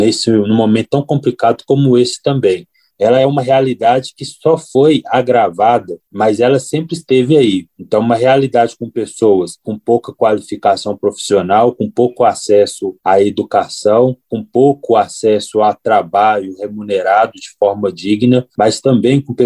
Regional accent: Belo Horizonte, Minas Gerais, Brazil; born there; eu sou nascido no Alto Veracruz, uma favela concentrada na região leste da capital, e atualmente eu moro no Morro do Papagaio, no aglomerado Santa Lúcia.

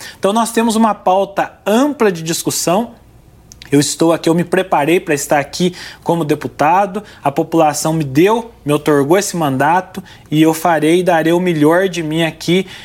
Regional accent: Minas Gerais, Brazil; eu venho de um município pequeno, mas eu tive que ter muita posição enquanto prefeito. Eu venho do sul de Minas

